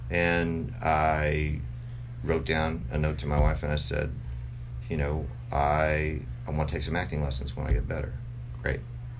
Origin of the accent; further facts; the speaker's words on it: Texas, United States; which is how I met him, because I'm from Texas